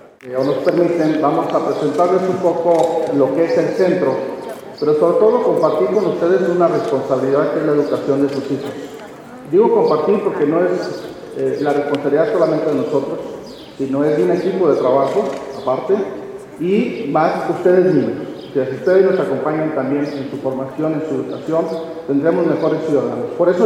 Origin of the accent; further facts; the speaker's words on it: Guadalajara, Jalisco, Mexico; vengo de Guadalajara.